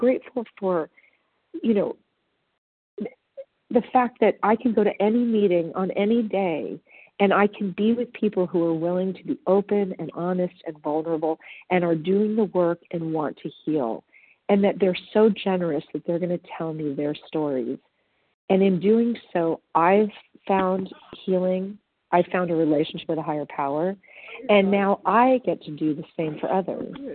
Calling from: California, United States; Hi, good morning. This is … from Southern California.

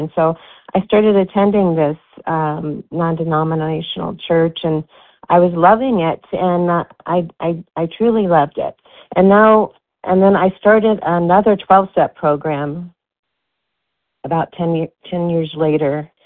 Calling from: Arizona, United States; I'm calling from Arizona.

